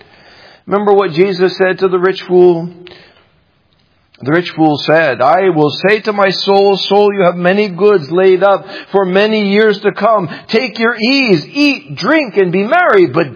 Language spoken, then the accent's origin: English; New Orleans, Louisiana, United States; As a kid, you know, I grew up in New Orleans. And in New Orleans, we did not get much snow.